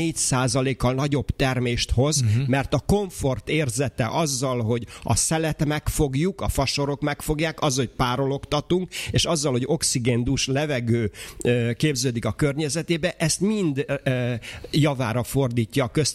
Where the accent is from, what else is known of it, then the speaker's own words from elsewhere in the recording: Komárom-Esztergom, Hungary; én Ács mellől származom